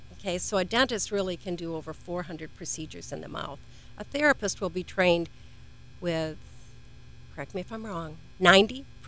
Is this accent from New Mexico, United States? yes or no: no; Michigan, United States; now in Florida, United States; I know I was when I came to Florida from Michigan